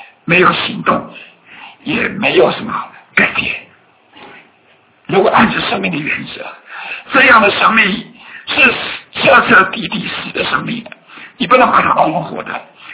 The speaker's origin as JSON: {"language": "Chinese", "country": "China", "said": "我们中国人都很看重死亡"}